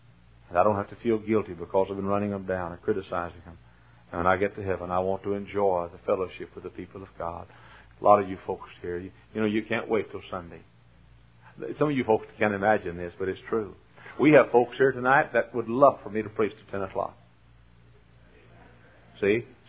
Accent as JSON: {"language": "English", "town": "Dallas", "region": "Texas", "country": "United States", "said": "El Paso. Oh, I'm from Dallas."}